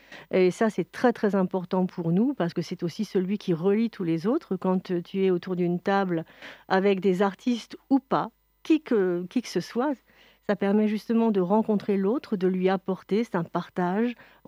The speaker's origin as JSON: {"language": "French", "region": "Bourgogne-Franche-Comté", "country": "France", "said": "On est français, et la Bourgogne est une terre de saveurs"}